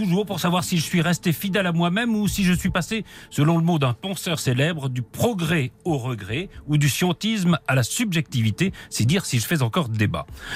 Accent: Paris, Île-de-France, France; born there; Je suis né à Paris, mais pas dans le Paris UP, dans le 20e, pas loin du Blanc-Ménil où mon grand-père s'était installé.

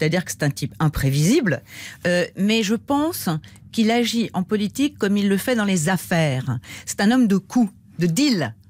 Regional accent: United States; Oui, hein, voilà. Je suis américaine.

